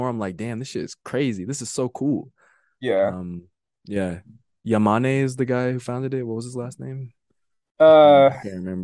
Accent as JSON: {"language": "English", "region": "Colorado", "country": "United States", "tie": "born or raised there", "said": "I used to love Vans because I grew up in Colorado and like skate culture was big."}